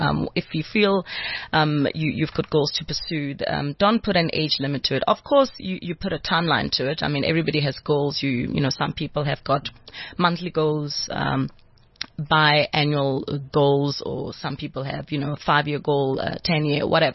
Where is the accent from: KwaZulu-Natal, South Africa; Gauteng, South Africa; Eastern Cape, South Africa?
Gauteng, South Africa; Pimville; on the same road where you've grown up, you know, I'm from Pimville